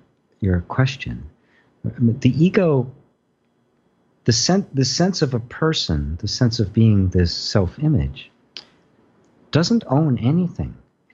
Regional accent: Midwest, United States; Okay, so I'm an Irish Catholic in the Midwest

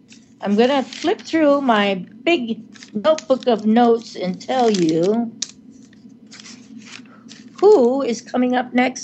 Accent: California, United States; I'm from the Bay Area prior to coming to North Carolina.

